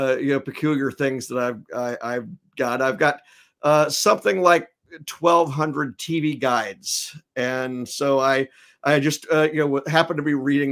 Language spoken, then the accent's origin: English; Memphis, Tennessee, United States; I just went back for something like the 23rd time to my hometown convention in Memphis, which is called Mid-South Con.